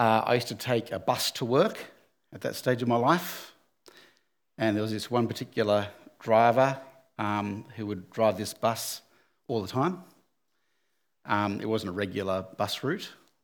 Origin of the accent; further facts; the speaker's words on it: Tasmania, Australia; I grew up in Tassie. I was born there and grew up there.